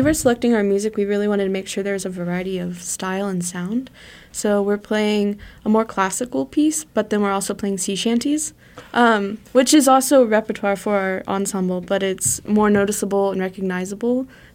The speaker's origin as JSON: {"language": "English", "town": "Greenwood", "region": "Arkansas", "country": "United States", "tie": "born or raised there", "said": "I grew up in Greenwood, Arkansas."}